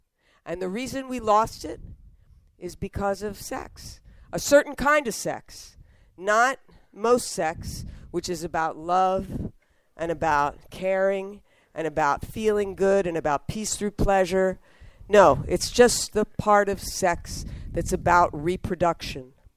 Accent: Philadelphia, Pennsylvania, United States; And that's going to be in Philly, my hometown. My hometown, yes, indeed.

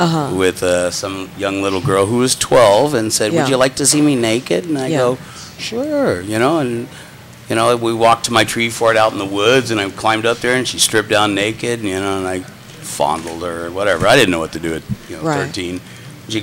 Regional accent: Baltimore, Maryland, United States; moved away as an adult; also born or lived in England; now in California, United States; I was born in England. I lived in Baltimore most of my life.

